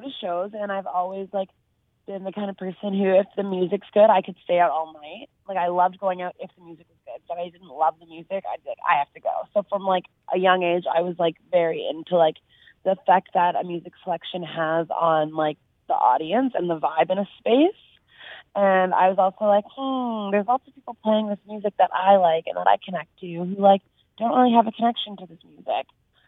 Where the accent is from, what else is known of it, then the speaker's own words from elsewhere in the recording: Vancouver, British Columbia, Canada; I grew up in, like, Vancouver, Burnaby area, like, almost just off Boundary Road.